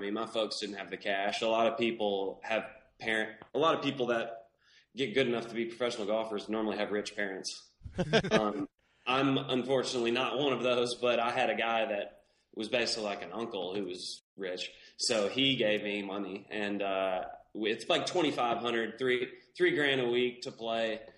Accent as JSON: {"language": "English", "region": "Alabama", "country": "United States", "tie": "born or raised there", "said": "We were just trying to hit it out of the dirt at the goat ranch I grew up on in Alabama."}